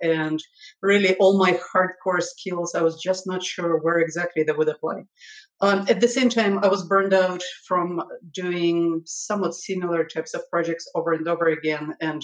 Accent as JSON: {"language": "English", "country": "Russia", "tie": "born there", "second_language": "English", "said": "So I was born in the Soviet Russia back then, and the computers were at that time mini computers, PDP and mainframes and so forth."}